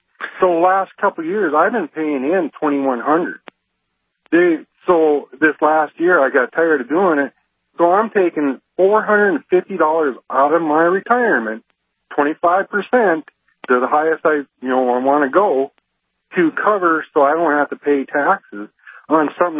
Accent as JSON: {"language": "English", "region": "North Dakota", "country": "United States", "said": "I'm from North Dakota, so when I moved back, I had to set up to have North Dakota take the taxes out also."}